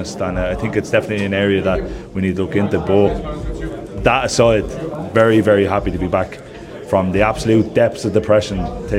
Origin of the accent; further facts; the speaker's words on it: Ireland; And I think as Irish people, we should probably ban certain English words.